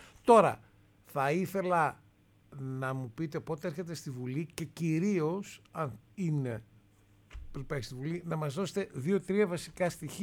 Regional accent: Syros, South Aegean, Greece; Στο νησί μου είστε, κύριε.

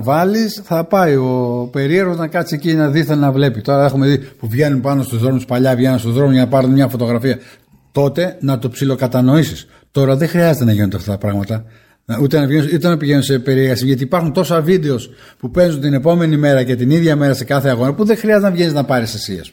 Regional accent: Kleitoria, Western Greece, Greece; Όταν ήμουνα στα μέρη μου, στην Κλειτορία, εκεί στα Καλάβρητα

